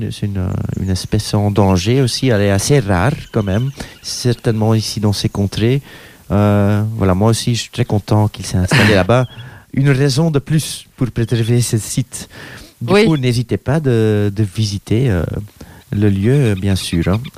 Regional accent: Flanders, Belgium; French is a second language; Excusez-moi, je suis flamand.

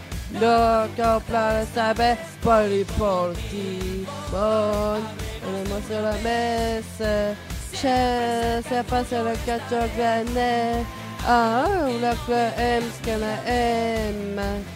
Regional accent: Tangier, Tanger-Tetouan-Al Hoceima, Morocco

